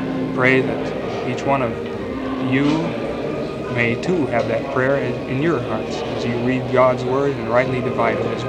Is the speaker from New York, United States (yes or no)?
no; Blue Island, Illinois, United States; I am a student at Milwaukee Bible College, and I'm from Blue Island, Illinois.